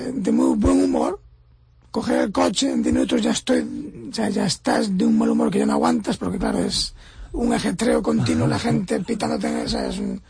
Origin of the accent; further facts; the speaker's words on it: Ourense, Galicia, Spain; Siendo orensano y siendo gallego. O sea, la gente me pregunta, ¿sabes? ¿De dónde eres? Porque ya saben que no soy americano, ¿sabes?